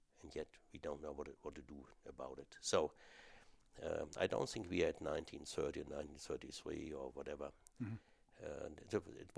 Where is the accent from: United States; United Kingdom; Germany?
Germany; I grew up in Germany and without much thinking. Of course, I embraced whatever German values were